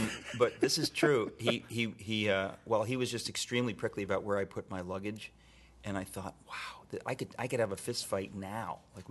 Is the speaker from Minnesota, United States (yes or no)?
no; Danbury, Connecticut, United States; also born or lived in Queens, New York; I grew up in Danbury, Connecticut. I was born in Queens.